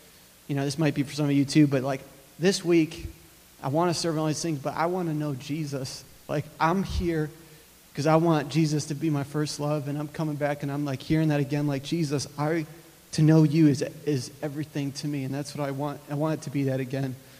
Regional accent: Detroit, Michigan, United States; I'm from Detroit, Michigan, and I'm a senior at IHOP

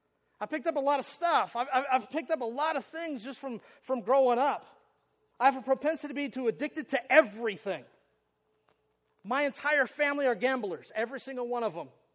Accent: Kansas, United States; I grew up in Kansas. I win. I got you beat. But not just Kansas. I grew up in Southwest Kansas. You ever heard of Dodge City?

